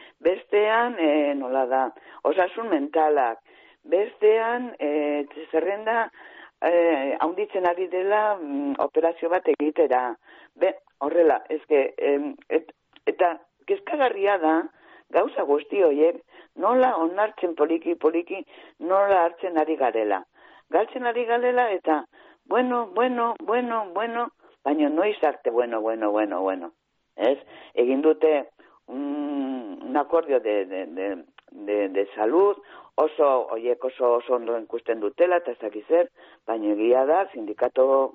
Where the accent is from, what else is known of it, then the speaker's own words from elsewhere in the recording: San Sebastián, Basque Country, Spain; ni Donostiakoa naiz, eh? Uh-huh. Hemen Donostian bizi naiz.